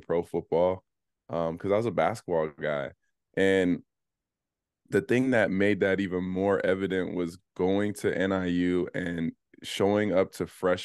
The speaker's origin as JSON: {"language": "English", "town": "Mississauga", "region": "Ontario", "country": "Canada", "tie": "born or raised there", "said": "So, growing up in Mississauga, Ontario, I was a basketball player."}